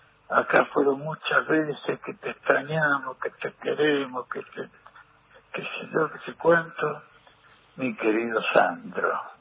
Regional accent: Italy; now in Banfield, Argentina; cuando vinimos de Italia nos fuimos a Banfield y en la calle Gallo, y la calle Gallo 95, después nos mudamos a Gallo 120

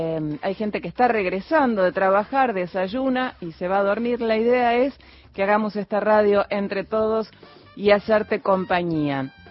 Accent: Buenos Aires, Argentina; Yo que soy hija de padre cordobés, sé bien que los porteños tenemos tonada. Pero hacemos como que no. Pero sí, se dan cuenta que somos porteños, chicas.

